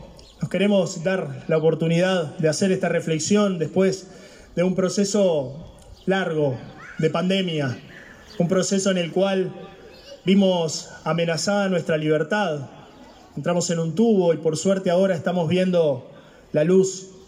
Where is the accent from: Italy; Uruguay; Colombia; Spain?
Uruguay; Sarandí; como vecinos, como sarandienses, pero como uruguayos, como orientales